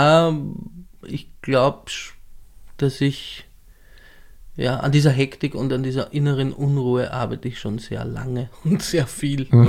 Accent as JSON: {"language": "German", "region": "Lower Austria", "country": "Austria", "tie": "born or raised there", "also_born_or_lived": "Vienna", "said": "Ich bin in Wien geboren und aber relativ früh ins Machfeld verzogen worden und dann ins Weinviertel weiter raus, alles mit dem Zug nach Wien erreichbar, also so im südlichen Weinviertel bin ich aufgewachsen."}